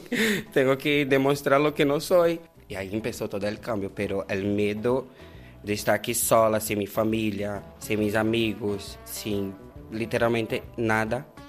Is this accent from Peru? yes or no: no; Brazil; Spanish is a second language; moved away as an adult; now in Spain; Yo vengo de Brasil, yo sé cómo es la cárcel de Brasil, y llegando aquí sola, sin nada, sin hablar español